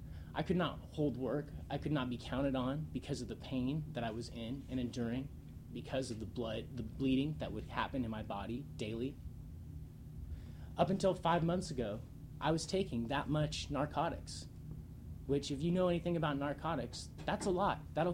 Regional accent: Juneau, Alaska, United States; I'm from Juneau. I appreciate the opportunity to testify here today. I'm 27 years old.

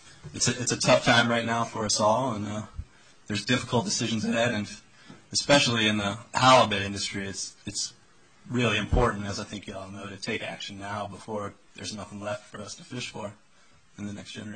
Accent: Kodiak, Alaska, United States; I'm from Kodiak. I'm a lifelong fisherman.

